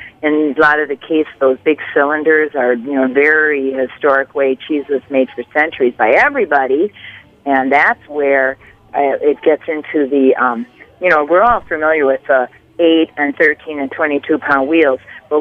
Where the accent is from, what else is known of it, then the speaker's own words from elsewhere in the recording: Wisconsin, United States; Well, Ann, I'm from Wisconsin. I'm a cheesehead.